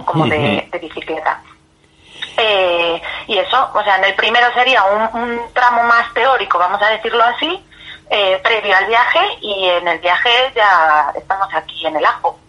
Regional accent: Galicia, Spain; en mi caso, que yo soy de Galicia y el viaje va a estar planteado en Galicia

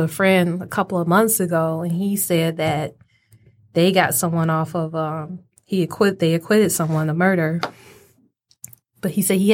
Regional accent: Detroit, Michigan, United States; We're from Detroit.

